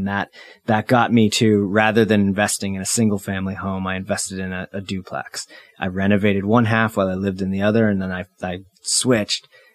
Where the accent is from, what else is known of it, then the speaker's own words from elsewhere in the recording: New Hampshire, United States; also born or lived in New York / California; So I'm born and raised in New Hampshire.